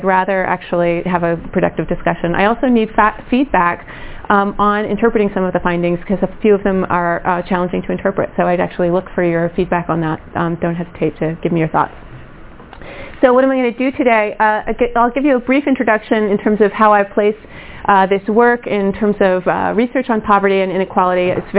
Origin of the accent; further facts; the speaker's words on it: New York, United States; I'm from New York. I speak fast.